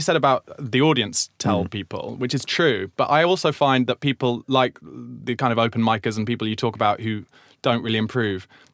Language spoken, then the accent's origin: English; South East England, United Kingdom; because I grew up in Surrey, but not in Croydon.